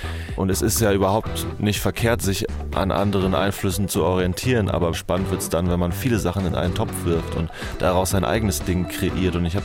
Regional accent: Germany; In Deutschland waren die Leute in der Zeit, wo ich aufgewachsen bin, meistens Rollen.

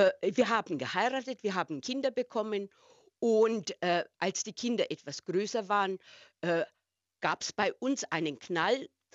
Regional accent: Bavaria, Germany; Meine Heimat ist Franken gewesen und ich kam durch eine Liebe hier nach Norddeutschland.

